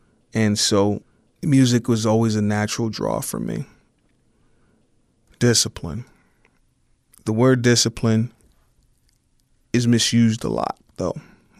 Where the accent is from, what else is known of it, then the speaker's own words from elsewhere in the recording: Pittsburgh, Pennsylvania, United States; I'm from Pittsburgh. I was born November 18th, 1978, Shadyside Hospital.